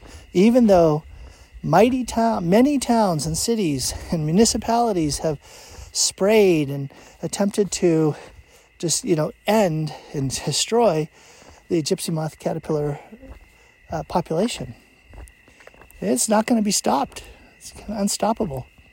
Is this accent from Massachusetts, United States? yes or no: yes; Burlington, Massachusetts, United States; when I grew up in Burlington, just 15 miles from Medford